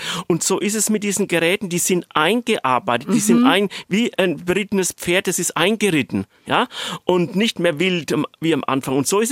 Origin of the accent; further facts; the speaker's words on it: Spessart, Germany; in meiner Heimat Spessart mehr fahren werde